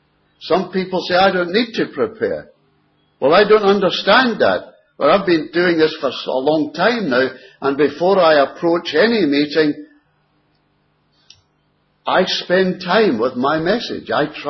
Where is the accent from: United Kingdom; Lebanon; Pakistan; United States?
United Kingdom; Scotland; being Scottish, well, we thought we'd get the best buy.